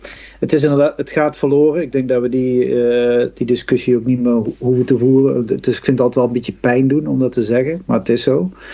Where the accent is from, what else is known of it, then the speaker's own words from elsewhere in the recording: North Brabant, Netherlands; accent: Brabantian; als Noord-Brabanders, dat geldt niet voor alle streken, maar als die de grens overgaan, worden ze veelal bestempeld, of wordt er veel sterk Kempisch in gehoord. Wij noemen het Brabants